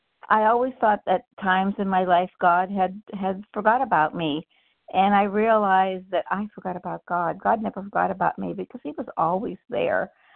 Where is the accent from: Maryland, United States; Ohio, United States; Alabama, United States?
Ohio, United States; I'm from Ohio.